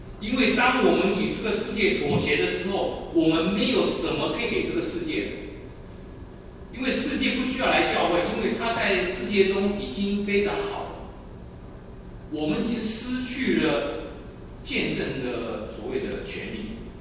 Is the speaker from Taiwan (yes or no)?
yes; Taiwan; 我从台湾来的